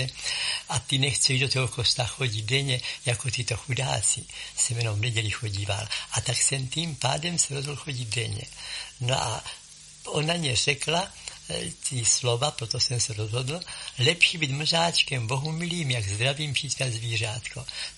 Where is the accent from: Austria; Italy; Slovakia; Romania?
Italy; Czech is a second language; now in Czechia; už tady jsem úplně asi 8 roku, co jsem z Itálie, takže já nějaké ty italské písničky vám mohl zaspívat